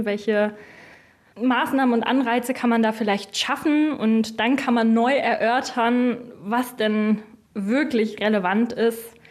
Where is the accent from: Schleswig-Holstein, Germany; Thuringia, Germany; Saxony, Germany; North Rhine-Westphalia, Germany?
North Rhine-Westphalia, Germany; Kürten; now in Frankfurt am Main, Germany; ich bin 25 Jahre alt, ich komme hier aus Kürten, wohne derzeit in Frankfurt am Main.